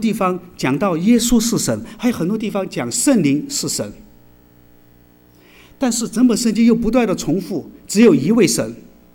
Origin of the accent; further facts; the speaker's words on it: Chengdu, Sichuan, China; 我呢是来自四川成都的，我太太也是来自四川成都的